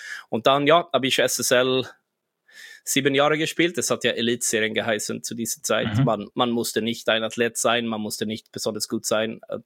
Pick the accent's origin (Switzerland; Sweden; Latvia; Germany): Sweden; Jönköping, Jönköping County; Ich bin aufgewachsen in der Nähe von Jönköping.